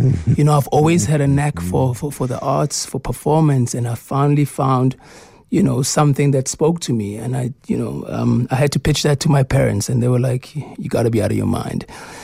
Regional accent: South Africa; you look at our environment as South African artists, it's really hard to build wealth just off an acting check.

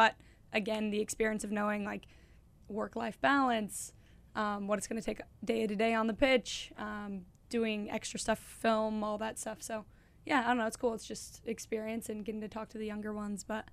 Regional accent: Littleton, Colorado, United States; I did, yep. Littleton, Colorado. Went to University of Denver.

